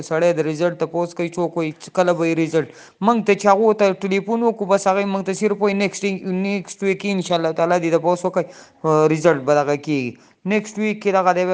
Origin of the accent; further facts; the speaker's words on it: Bajaur, Khyber Pakhtunkhwa, Pakistan; زه د باجوړ یم